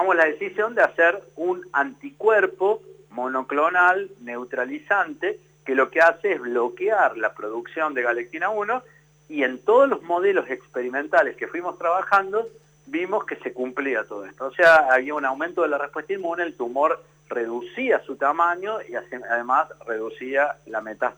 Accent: Córdoba, Argentina; yo soy cordobés y nací en Córdoba, hice mi carrera en la universidad, en la Facultad de Ciencias Químicas de la Universidad Nacional de Córdoba, tanto mi carrera de bioquímico como el doctorado en Ciencias Químicas

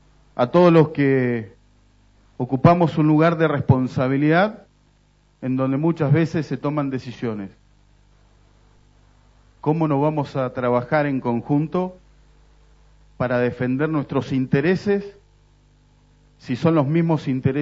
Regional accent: Argentina; Como argentinos de bien, queremos que al gobierno nacional le vaya bien

